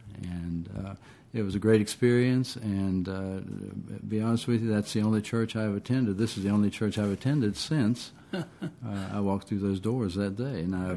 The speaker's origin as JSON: {"language": "English", "town": "Harrisonburg", "region": "Virginia", "country": "United States", "tie": "born or raised there", "said": "I grew up born in Harrisonburg at Rockingham Memorial Hospital. And grew up actually out in the county and attended Broadway High School."}